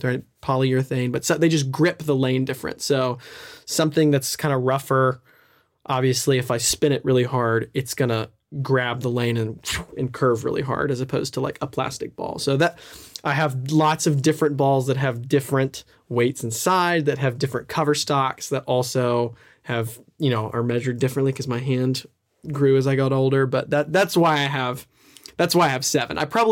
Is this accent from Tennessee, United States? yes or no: yes; Nashville, Tennessee, United States; maybe it's just a Tennessee thing. I'm from Nashville.